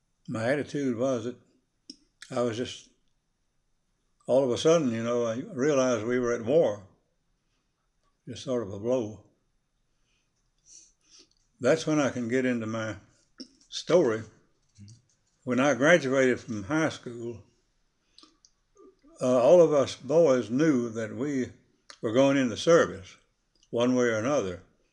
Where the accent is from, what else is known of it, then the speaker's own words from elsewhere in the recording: Orlando, Florida, United States; born there; I was born in Orlando, Florida, May 1st, 1925.